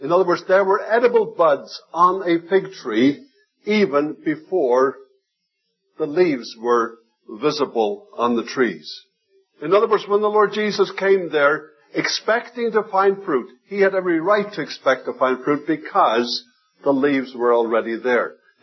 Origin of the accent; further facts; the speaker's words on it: Faroe Islands; first language Faroese; English is a second language; In the Faroe Islands, back in my hometown, home country, my mother tongue is Faroese, it's not English.